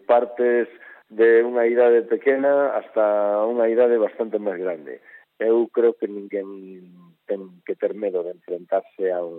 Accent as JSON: {"language": "Galician", "town": "Xinzo de Limia", "region": "Galicia", "country": "Spain", "tie": "born there", "said": "presentar en primicia a novela ou o libro na miña terra, na vila que me viu nacer, en Xinzo de Limia."}